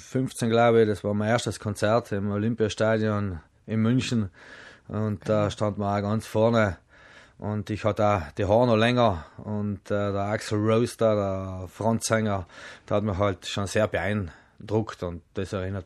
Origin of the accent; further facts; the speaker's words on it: Tyrol, Austria; ich war halt ein Tiroler Lausbauer